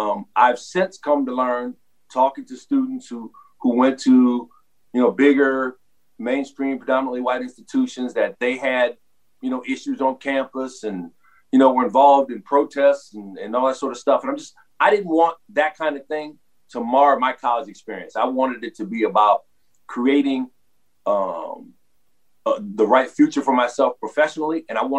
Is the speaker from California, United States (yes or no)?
no; New Orleans, Louisiana, United States; growing up in New Orleans with my mom teaching at Dillard, I pretty much grew up on Dillard's campus.